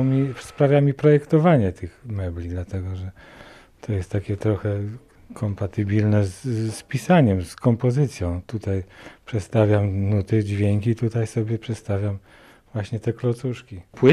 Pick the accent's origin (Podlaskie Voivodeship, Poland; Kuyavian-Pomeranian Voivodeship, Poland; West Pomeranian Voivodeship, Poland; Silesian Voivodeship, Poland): West Pomeranian Voivodeship, Poland; Szczecin; moved away as an adult; Na studia przyjechałem tutaj. Uciekłem ze Szczecina, dlatego że tam nie było środowiska kompozytorskiego.